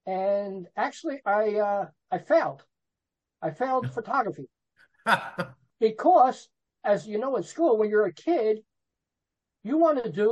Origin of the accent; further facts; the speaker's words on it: Kearny, New Jersey, United States; also born or lived in Brooklyn / Queens; now in Woodbridge, United States; I was born in Brooklyn. I lived in Queens till I was about 5 years old. Then I moved over to Kearny, New Jersey. Now I live in Woodbridge, New Jersey.